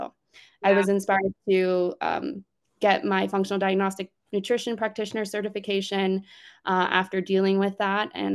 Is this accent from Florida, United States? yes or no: yes; Miami, Florida, United States; And also, you know, I grew up in Miami and I was the person that wanted to go hiking and biking and camping all the time.